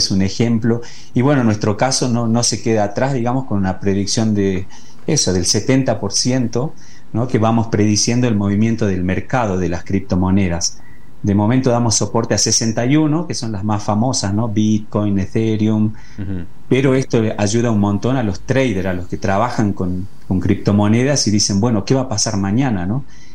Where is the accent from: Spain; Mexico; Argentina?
Argentina; Humahuaca, Jujuy; also born or lived in Europe; yo tuve la oportunidad de vivir casi 20 años en Europa y me volví y dije, quiero apostar por mi ciudad natal, por Humahuaca.